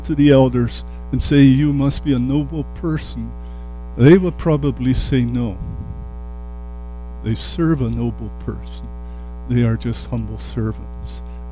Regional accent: England, United Kingdom; Now, most of you know that I come from England, and we have a lot of nobility over there.

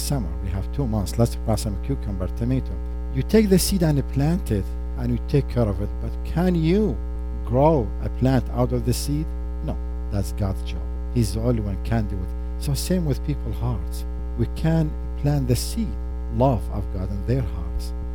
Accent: Iraq; born there; English is a second language; I was born in Iraq as a Muslim. A Muslim Shiite practicing my faith

